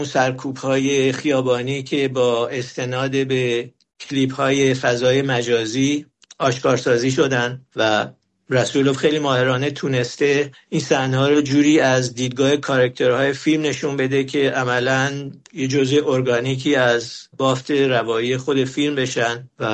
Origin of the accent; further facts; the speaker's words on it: Iran; در مورد من به عنوان یک ایرانی تأثیر افزوده این شاخصهای عاطفی بوده